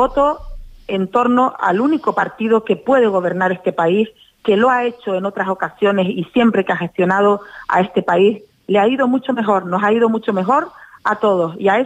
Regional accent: Canary Islands, Spain; soy más canaria que el gofio

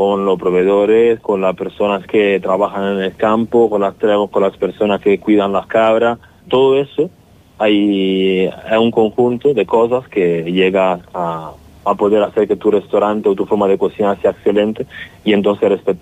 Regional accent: Italy; Spanish is a second language; now in Spain; aunque te digo soy italiano, pero es que siempre aquí he encontrado lo que me gustaba y lo que quería hacer.

